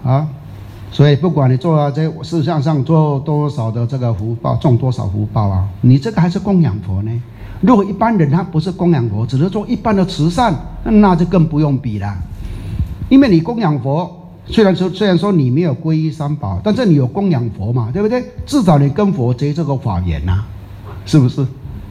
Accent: Hengchun, Pingtung County, Taiwan; 一直像我们恒春那边，我们台湾那边啊，那有什么落山风啊、台风啊

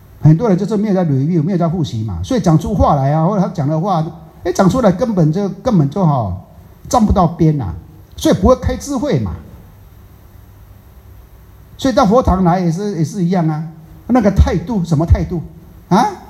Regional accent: Taiwan; 不要像我们台湾人讲的啊，给点塞脸呐

